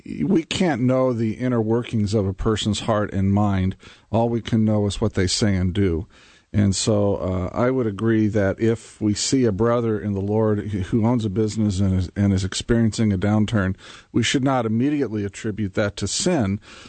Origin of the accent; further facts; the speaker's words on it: Indiana, United States; and I'm from Indiana, too, so I can get into that Southern part pretty quick.